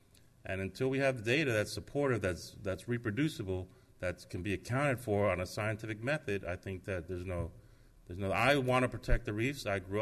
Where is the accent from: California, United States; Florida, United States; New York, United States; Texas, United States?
Florida, United States; Miami Beach; I grew up on Miami Beach, Lenox Avenue. Changed a lot since I was born. I'm going to be 60.